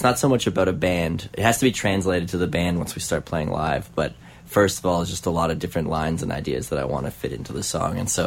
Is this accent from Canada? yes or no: yes; Canada; I hail from Canada.